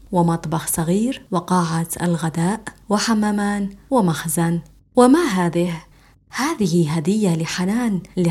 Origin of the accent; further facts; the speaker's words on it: Damascus, Damascus Governorate, Syria; وأنا من الشام، يعني سوريا، بالضبط من العاصمة.